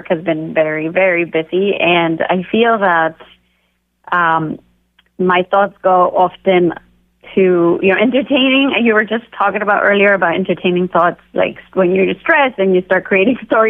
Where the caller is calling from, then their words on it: Seattle, Washington, United States; Oh, I am in Seattle.